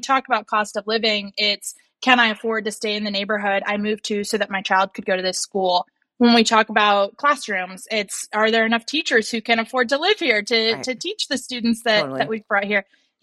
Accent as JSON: {"language": "English", "region": "Midwest", "country": "United States", "tie": "born or raised there", "lives_now": "Seminole County, United States", "said": "You know, growing up in the Midwest, you're really surrounded by that kind of agriculture, and you're always kind of thinking about where food production is coming and going."}